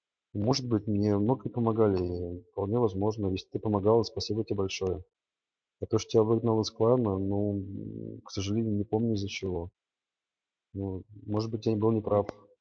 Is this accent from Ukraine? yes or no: yes; Sevastopol, Ukraine; Сам я из Крыма, из Севастополя. Там мама до сих пор моя живет.